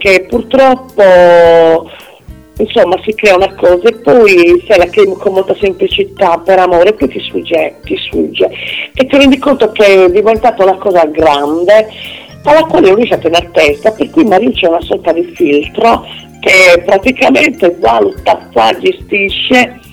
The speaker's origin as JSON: {"language": "Italian", "region": "Sardinia", "country": "Italy", "said": "la Sardegna, non perché sia la mia terra"}